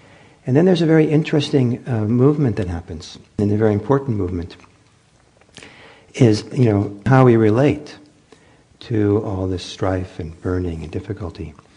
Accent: Italy; growing up in Italy partly, it was common to hear stories of people who had been through the war in all kinds of ways.

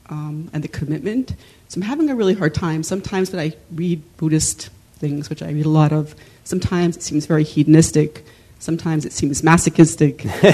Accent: New York City, New York, United States; I'm from New York City.

